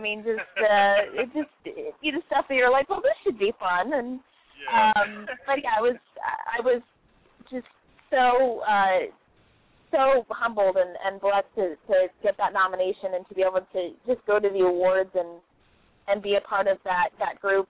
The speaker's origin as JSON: {"language": "English", "region": "Maryland", "country": "United States", "tie": "born there", "said": "I was actually on the East Coast at the time. I was born in Maryland, and I started in training there."}